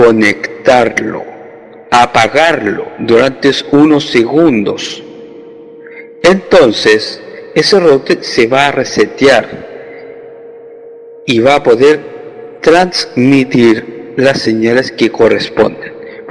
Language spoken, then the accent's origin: Spanish; Chile; de Chile.